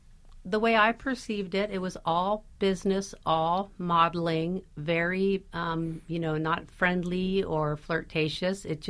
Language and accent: English; York, Pennsylvania, United States; born there; I was born in York, Pennsylvania, and a little bit proud of it, I guess.